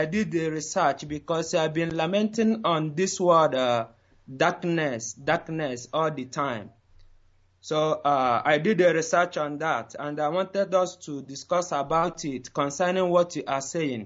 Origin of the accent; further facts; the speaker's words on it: Ohaji, Imo, Nigeria; I'm from Ohaji in Biafra land.